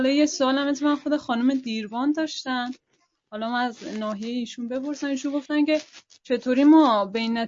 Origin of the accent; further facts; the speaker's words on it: Hamadan, Iran; جامعه شناسی بعد از همدان.